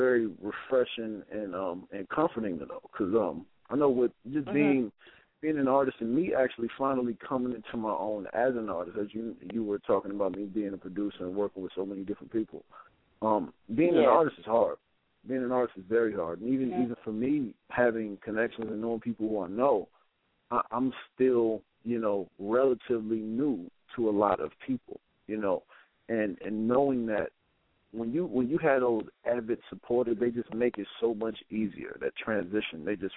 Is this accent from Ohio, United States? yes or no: yes; Ohio, United States; I'm from my home. I'm from my home state of Ohio. That's where I'm from.